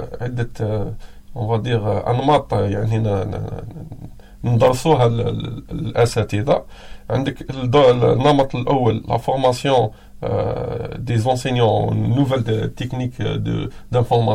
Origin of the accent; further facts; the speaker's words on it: Algeria; هذه عندنا في الجزائر؟